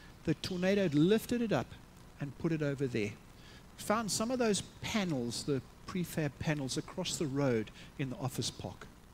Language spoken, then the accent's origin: English; South Africa; We didn't care what the banner said. We're South African. It's free.